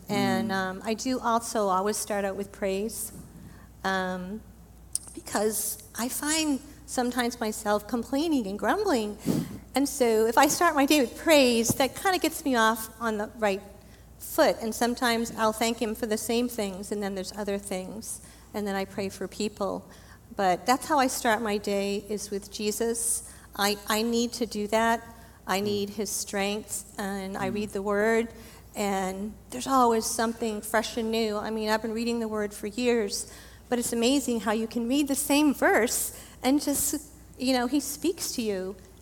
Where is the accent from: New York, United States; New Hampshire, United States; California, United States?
New Hampshire, United States; Rochester; now in Windham, United States; I grew up in Rochester, New Hampshire, not too far from here. So I'm not a true Mainer, but I have been here quite a few years.